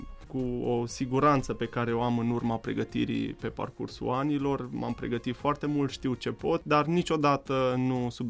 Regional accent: Făget, Timiș County, Romania; Sunt timișorean, acolo m-am născut. De fapt, m-am născut în Făget, în județul Timiș.

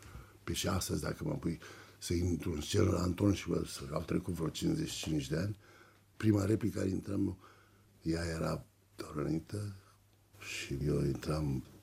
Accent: Romania; Dar eu mă mențin pe poziție pentru că am demonstrat că sunt român.

